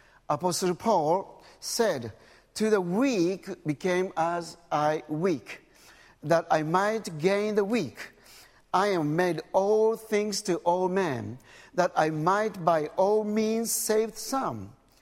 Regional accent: Japan; English is a second language; born and raised in a Buddhist family, there were no Christians, no churches, no single witness in my hometown. We had about 30,000 people living in the central part of Japan.

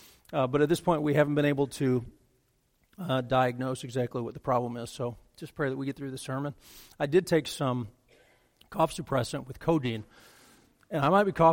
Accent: Colorado, United States; Most of you know that I grew up in Colorado

